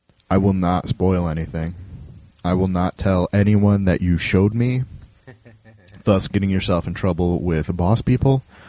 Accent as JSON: {"language": "English", "town": "Madison", "region": "Wisconsin", "country": "United States", "said": "I live in Madison and I'm basically from Madison."}